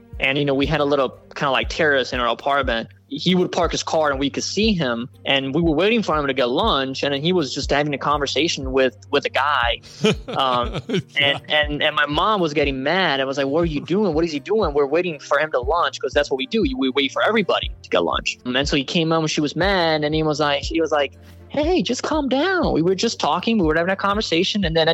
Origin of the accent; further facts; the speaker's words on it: Apulia, Italy; It's called Valle d'Itria, a place where a lot of winemakers just located there because it's just like perfect environment.